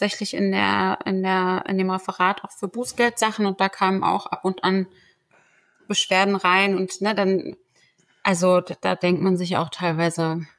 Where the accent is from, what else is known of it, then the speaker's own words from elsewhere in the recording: Turkey; first language Turkish; Ne? Wir haben zu Hause immer Türkisch gesprochen.